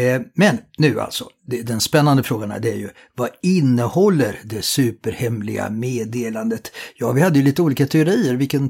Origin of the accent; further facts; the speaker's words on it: Norrköping, Östergötland, Sweden; born there; I mitt pass står det väl att jag är född i Österhusby, fast jag är född i Norrköping då, till exempel.